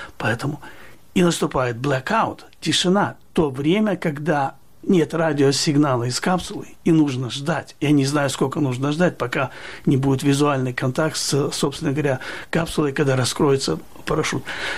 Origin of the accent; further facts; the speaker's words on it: Kyiv, Ukraine; скажу вам, как киевлянин